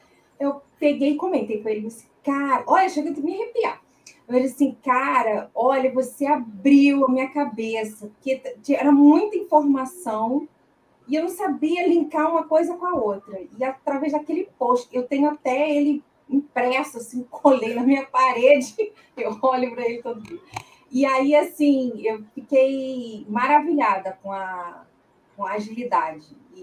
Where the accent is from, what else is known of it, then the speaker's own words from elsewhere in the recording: Rio de Janeiro, Brazil; now in Maringá, Brazil; sou carioca da Gema, mas há 4 anos aqui em Maringá, no Paraná.